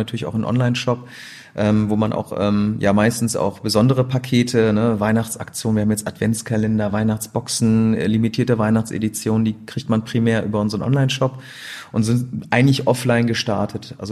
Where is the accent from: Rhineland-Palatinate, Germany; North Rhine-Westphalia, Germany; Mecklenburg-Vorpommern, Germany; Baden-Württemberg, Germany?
North Rhine-Westphalia, Germany; Gelsenkirchen; also born or lived in Düsseldorf; now in Cologne, Germany; ich bin eigentlich Flüchtlingskind in Gelsenkirchen aufgewachsen und dann irgendwann Richtung Düsseldorf gezogen, bin dann aber auch jetzt in Köln ansässig.